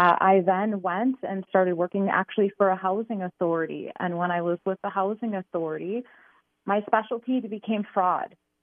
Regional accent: Arizona, United States; I was born and raised in Arizona.

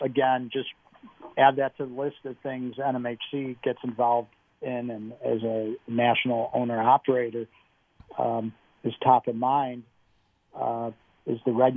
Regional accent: Illinois, United States; You go to other states like my home state in Illinois.

